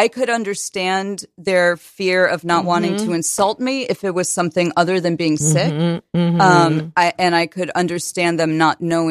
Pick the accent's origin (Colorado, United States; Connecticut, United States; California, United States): Connecticut, United States; also born or lived in New Jersey / Maryland / Virginia; I moved around a lot. I was born in New Jersey, moved to Maryland, then Virginia, then a number of towns in Connecticut.